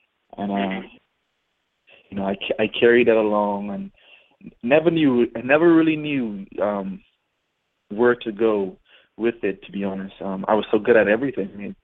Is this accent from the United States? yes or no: no; Bahamas; I'm actually a Bahamian citizen. I'm from the islands. I'm from the Bahamas.